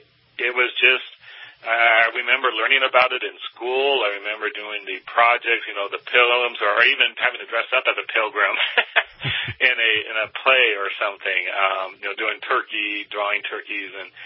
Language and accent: English; Anaheim, California, United States; I grew up in Anaheim, not far from Disneyland.